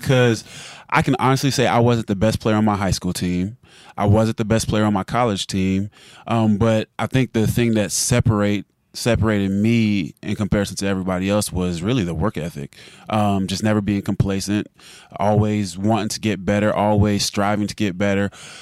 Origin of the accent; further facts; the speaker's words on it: Jacksonville, Florida, United States; I grew up in Jacksonville, Florida.